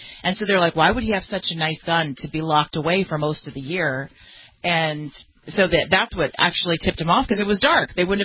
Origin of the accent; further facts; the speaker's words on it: Los Angeles, California, United States; it happened in my hometown of Los Angeles yesterday